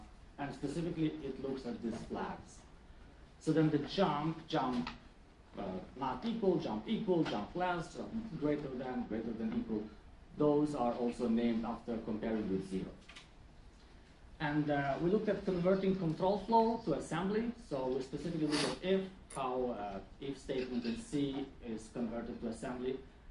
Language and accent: English; Romania; I'm from Romania myself